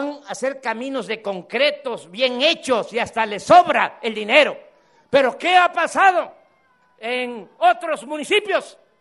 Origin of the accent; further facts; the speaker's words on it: Veracruz, Mexico; seguir transformando a mi pueblo, al pueblo de Veracruz.